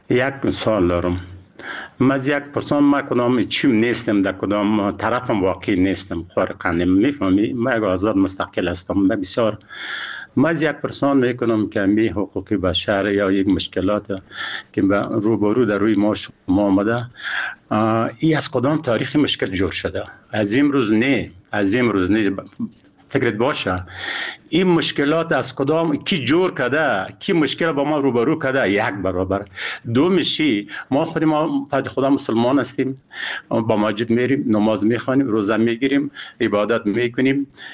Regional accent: Afghanistan; ما افغان هستیم، مسلمان هستیم

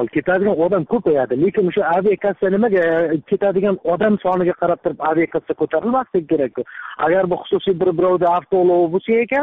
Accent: Samarkand, Samarkand Region, Uzbekistan; now in Moscow, Russia; Men Samarqanddan.

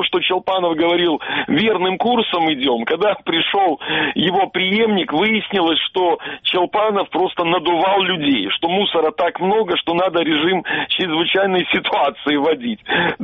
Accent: Yalta, Crimea, Ukraine; вы из Киева, я из Ялты

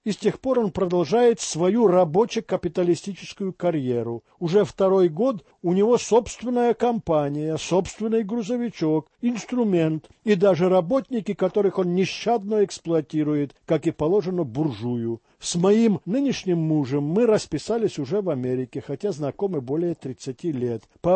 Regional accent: Kharkiv, Kharkiv Oblast, Ukraine; moved away as an adult; now in United States; Осенью 95-го года я приехала из Харькова в Штаты в качестве няньки в американской семье по приглашению совсем незнакомых мне людей.

